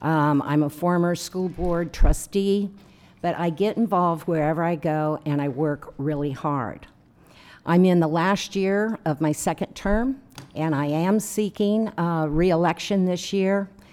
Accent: Ukiah, California, United States; now in Potter Valley, United States; I'm a lifelong resident of Mendocino County, in fact, fifth generation. I was born and raised in Ukiah, and I've lived in Potter Valley for the last 40 years.

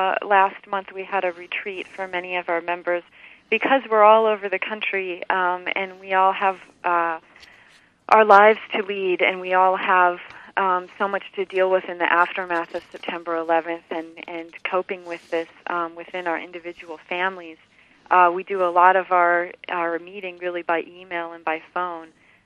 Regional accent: United States; That is not consistent with the values that I hold as an American

